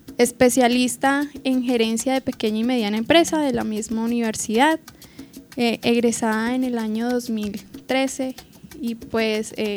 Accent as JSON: {"language": "Spanish", "region": "Meta", "country": "Colombia", "tie": "born or raised there", "also_born_or_lived": "Cáqueza", "said": "doy gracias al departamento del Meta por acogerme como su hija adoptiva y es un orgullo para mí siempre decir soy del Meta, a pesar de que en registro estoy de Caquesa, Cundinamarca, soy 100% llanera."}